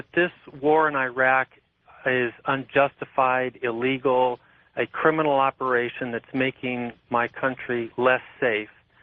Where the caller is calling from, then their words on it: Oregon, United States; I'm calling from Oregon.